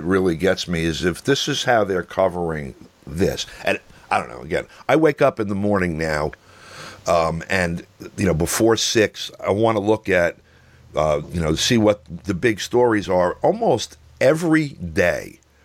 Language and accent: English; New York, United States; And, you know, we're from New York. We know him going back quite a ways